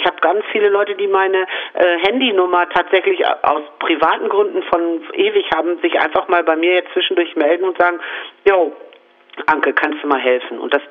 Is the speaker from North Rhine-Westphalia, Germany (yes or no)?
no; Bramsche, Lower Saxony, Germany; ich komme ja aus Bramsche im Landkreis Osnabrück